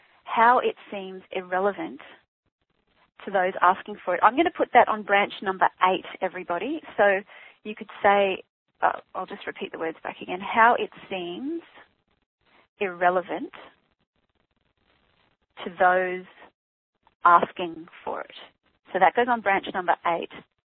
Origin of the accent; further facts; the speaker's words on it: Brisbane, Queensland, Australia; Neil in Brisbane. Hi, finally we have somebody in my hometown.